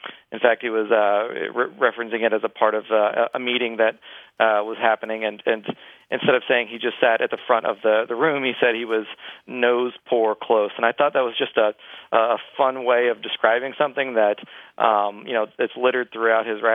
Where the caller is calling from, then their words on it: Dallas, Texas, United States; I'm calling from Dallas.